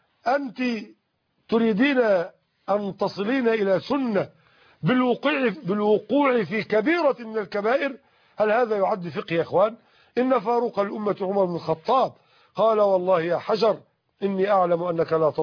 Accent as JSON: {"language": "Arabic", "country": "Egypt", "said": "يعني باللهجة العامية عندنا في مصر يزحلقك"}